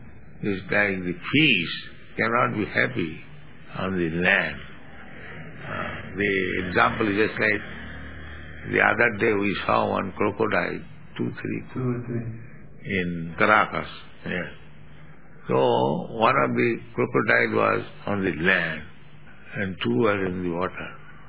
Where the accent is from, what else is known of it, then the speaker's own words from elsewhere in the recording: India; English is a second language; Now just like you are Canadian, I am Indian